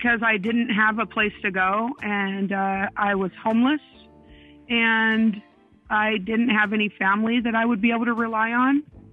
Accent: Portland, Oregon, United States; I am from Portland, Oregon.

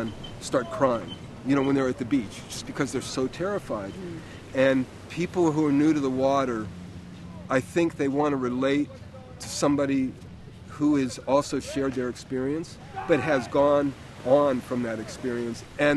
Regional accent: Pittsburgh, Pennsylvania, United States; I grew up in Pittsburgh, as far away from an ocean as you could imagine.

